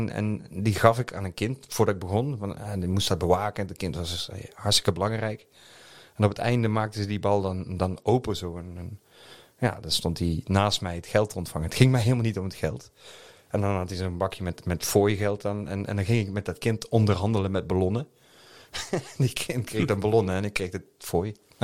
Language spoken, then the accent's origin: Dutch; Valkenburg, Limburg, Netherlands; also born or lived in Eindhoven; Ik ben wel opgegroeid hier in Valkenburg en omgeving. Geboren in Brabant, Eindhoven. Maar gestudeerd in Nijmegen